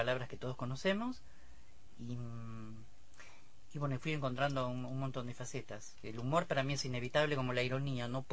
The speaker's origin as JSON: {"language": "Spanish", "town": "La Plata", "region": "Buenos Aires Province", "country": "Argentina", "tie": "born there", "said": "lo llevo por mi barrio, que es, sí, donde yo nací"}